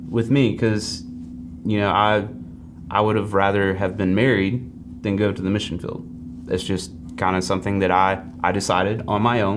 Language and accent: English; Memphis, Tennessee, United States; So I grew up in Memphis. I lived there for 24 years, and just really, honestly, I grew up in the church.